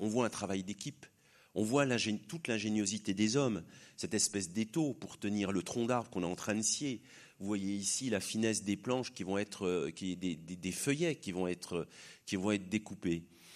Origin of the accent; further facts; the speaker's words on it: Langres, Grand Est, France; je suis originaire de Langres, donc je connais bien Diderot.